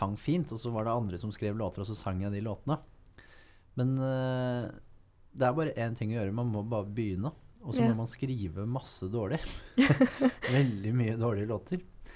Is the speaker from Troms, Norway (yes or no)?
no; Fredrikstad, Østfold, Norway; Det da jeg vokste opp i Fredrikstad